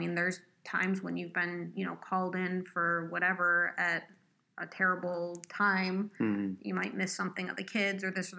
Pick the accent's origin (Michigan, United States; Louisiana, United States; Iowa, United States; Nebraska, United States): Michigan, United States; now in New York, United States; I was moving from Michigan to New York. So that was a big move.